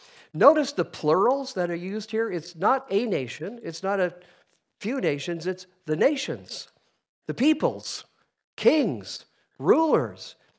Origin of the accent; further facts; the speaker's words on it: United States; Now, I don't know if you can hear this from me as an American